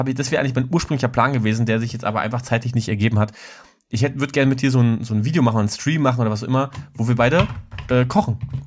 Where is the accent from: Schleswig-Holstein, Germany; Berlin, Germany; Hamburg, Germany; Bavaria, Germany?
Berlin, Germany; ich komme ja aus Köpenick